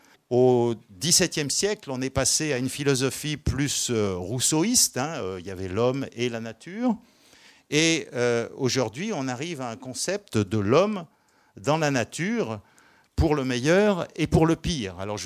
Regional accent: Lyon, Auvergne-Rhône-Alpes, France; pas parce que je viens de Lyon

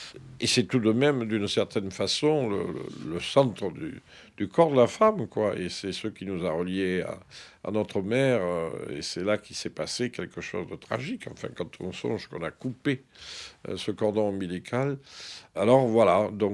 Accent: Provence-Alpes-Côte d'Azur, France; comme on dit chez nous en Provence

